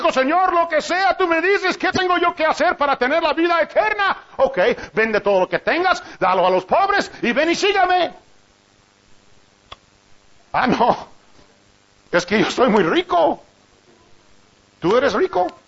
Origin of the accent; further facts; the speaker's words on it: United States; Spanish is a second language; Pues yo soy de Estados Unidos y en Estados Unidos la gente tiene muchas cosas.